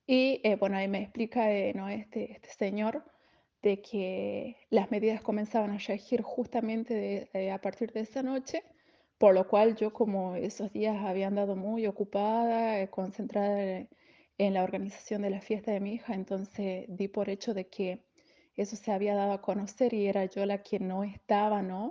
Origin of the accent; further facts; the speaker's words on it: Vinchina, La Rioja, Argentina; actualmente estoy trabajando acá en la provincia de Santa Cruz, pero soy de La Rioja, de Vinchina. Mi familia toda está ahí en Vinchina